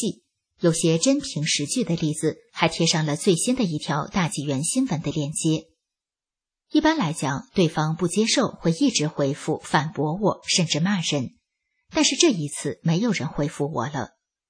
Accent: China; 作为一个中国人

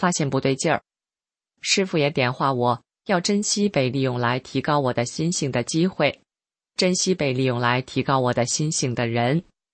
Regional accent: North China, China; 婆婆是南方人，喜欢吃米饭，我是北方人，喜欢吃面条

